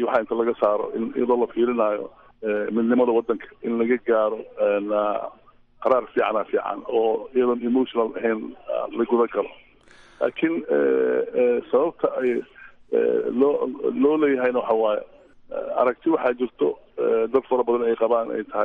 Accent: Garowe, Puntland, Somalia; anigu waxaan ka imid garowe

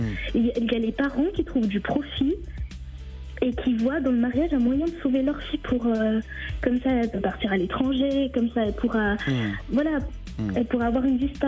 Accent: Madagascar; Et ça, c'est une mentalité africaine parce que je suis malgache.

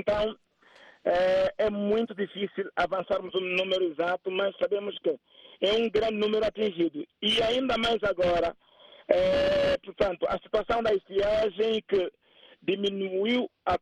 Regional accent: Angola; Eu, como angolano, não posso perceber

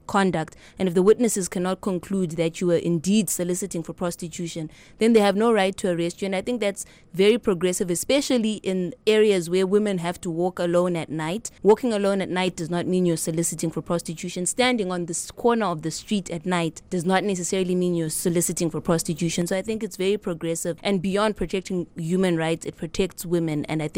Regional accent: Kwekwe, Midlands, Zimbabwe; I'm 28 years old. I grew up in Zimbabwe. I was born in Kwekwe, and that's where my parents are based. I studied at Goldridge Primary School. Then I went to Chizipiti Senior School in Harare.

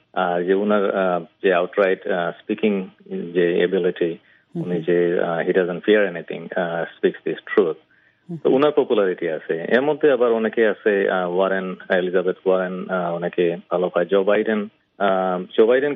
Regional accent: Bangladesh; তো আমরা বাংলাদেশি, আমরা খুবই অ্যাক্টিভ এই এরিয়াতে

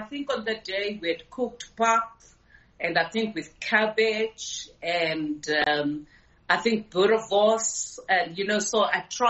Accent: South Africa; as a South African, obviously, because there were so many atrocities happening in my country

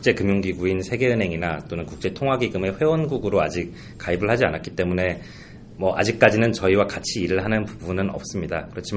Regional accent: South Korea; moved away as an adult; 저도 한국에서 태어나서 그냥 한국에서 30년을 자랐지만

